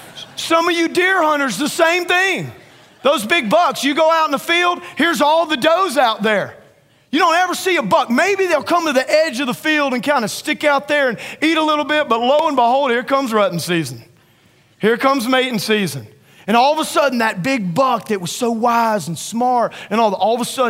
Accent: Louisiana, United States; You know, I'm from Louisiana, and in Louisiana, I've never been, but I have several friends that go turkey hunting.

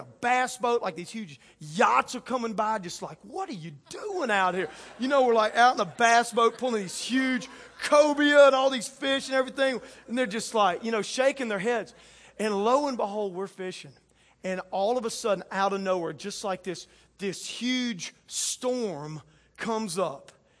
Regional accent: Louisiana, United States; I grew up in South Louisiana, and one of my favorite fishing spots was where the mouth of the Mississippi River emptied out into the Gulf of Mexico

